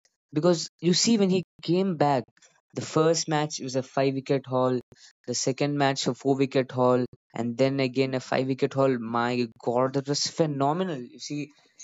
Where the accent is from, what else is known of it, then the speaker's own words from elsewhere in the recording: India; Well, as an Indian, you see, it has been phenomenal seeing Virat Kohli performing it for the team